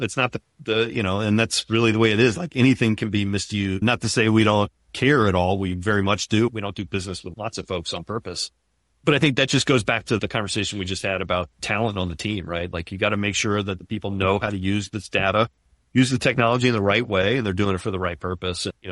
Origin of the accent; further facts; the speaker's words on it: United States; But still, you know, as an American, I don't want everybody having my information either.